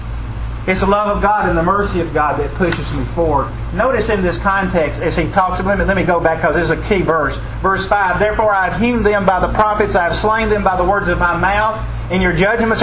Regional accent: New York, United States; And then I would say, "Oh, I'm from New York."

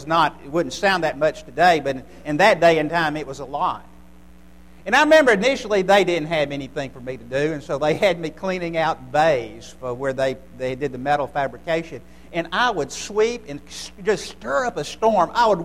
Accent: Birmingham, Alabama, United States; I grew up in the Birmingham area.

